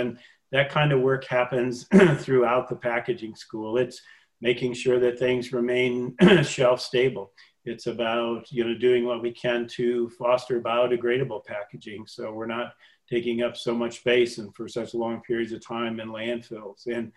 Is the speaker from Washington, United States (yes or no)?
no; Michigan, United States; We're both from Michigan, so the parts of the state we know very well and other parts that we don't.